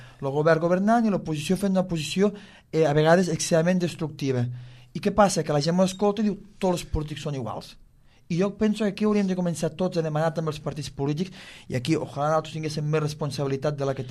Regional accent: Catalonia, Spain; Catalunya és un país que a tots mos agrada, van valorar-nos que som catalans

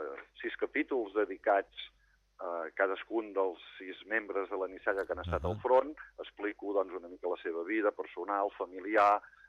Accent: L'Escala, Catalonia, Spain; aspectes de la història del meu poble, de l'Escala

